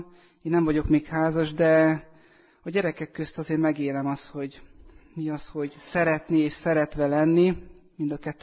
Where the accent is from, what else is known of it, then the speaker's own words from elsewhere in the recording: Püspökladány, Hajdú-Bihar, Hungary; Tehát, hogy Püspökladányból jöttem.